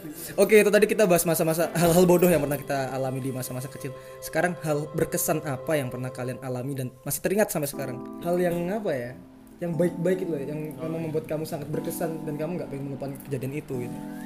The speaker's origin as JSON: {"language": "Indonesian", "region": "Papua", "country": "Indonesia", "said": "Padahal waktu itu saya dari Papua menuju ke sini bertiga mas."}